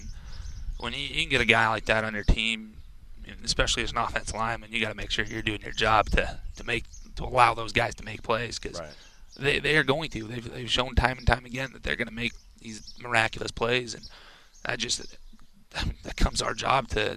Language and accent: English; Reno, Nevada, United States; moved away as an adult; I was born and raised in Reno, went there for college, so I had never left.